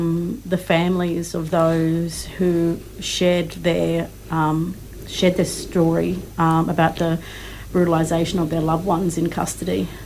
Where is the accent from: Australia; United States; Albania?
Australia; Queensland; I'm Manajali and South Sea through the … born and raised on Yuggera country.